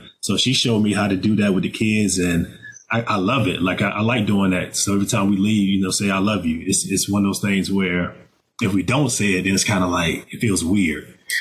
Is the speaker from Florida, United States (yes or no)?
yes; Dade City, Florida, United States; They were afraid to leave small town, my hometown, Dade City.